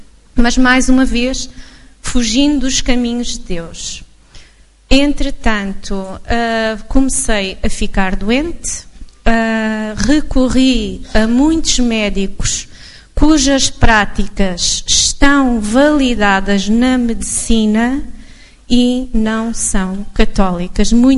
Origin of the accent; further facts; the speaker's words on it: Algarve, Portugal; born there; nasci no Algarve, que é um pouco ateu.